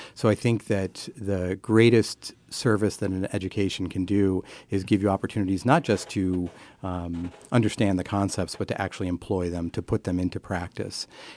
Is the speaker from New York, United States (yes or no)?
yes; New York, United States; No, I actually grew up in a very small, tiny little farming town in western New York State in the middle of nowhere. There were 10 cows for every person in our county.